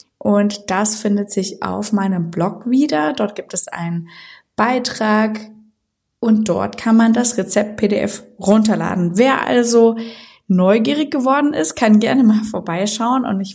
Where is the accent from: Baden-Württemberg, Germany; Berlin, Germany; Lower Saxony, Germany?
Baden-Württemberg, Germany; Mannheim; born there; now in Dietzenbach, Germany; ich bin erstmal 31 Jahre alt, ich bin in Mannheim geboren, lebe jetzt aber mittlerweile in Dietzenbach bei Frankfurt am Main